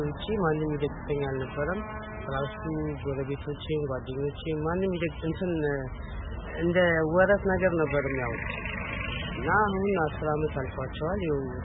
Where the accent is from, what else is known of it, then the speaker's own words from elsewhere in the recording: Dire Dawa, Ethiopia; ከዚራ ውስጥ ድሮ ተወልደን ያደግንበት አካባቢ ምንም ፀሐይ መቶን አያውቅም። በስምላክም በጥላ ስር ነው።